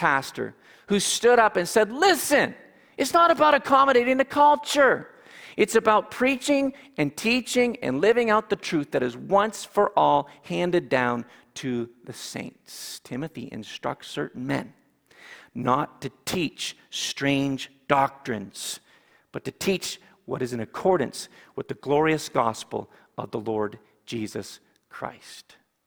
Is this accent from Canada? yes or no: yes; Canada; I'm Canadian.